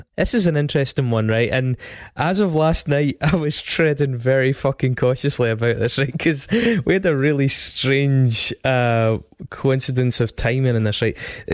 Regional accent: Stirling, Scotland, United Kingdom; me, Craig and I grew up in Stirling

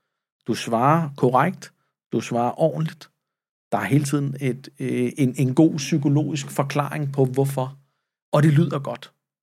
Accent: Søvang, Capital Region of Denmark, Denmark; Jeg voksede op ude i Søvang med nogle meget velhavende naboer i en villa ud til vandet

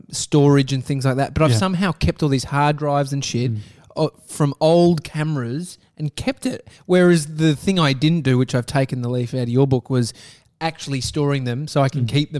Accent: Gardenvale, Victoria, Australia; We grew up in Gardenvale.

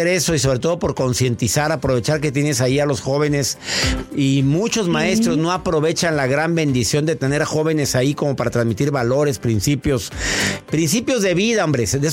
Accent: Moroleón, Guanajuato, Mexico; Mucha gente que te están mandando saludos a Paulina Moroleón, a mi tierra.

